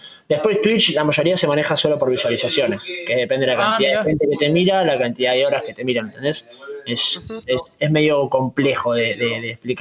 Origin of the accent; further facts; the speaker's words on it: Avellaneda, Buenos Aires Province, Argentina; Yo vengo de Avellaneda y a mí tengo mucho sentido de pertenencia por mi barrio, por Avellaneda. Me siento muy parte de mi barrio.